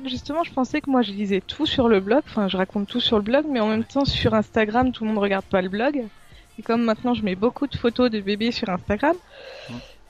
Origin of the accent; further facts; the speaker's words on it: Île-de-France, France; En Ile-de-France, moi, je suis de la banlieue parisienne.